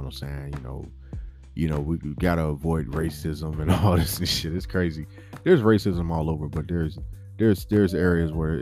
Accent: San Bernardino, California, United States; also born or lived in Los Angeles; But yeah, I rep San Bernardino. That's in the IE, Inland Empire. But you know, I was born in Los Angeles. I'm not the biggest LA fan, but LA is the shit.

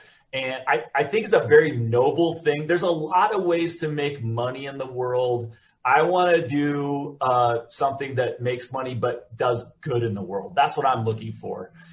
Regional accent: Seattle, Washington, United States; When I was in high school, I grew up in Seattle.

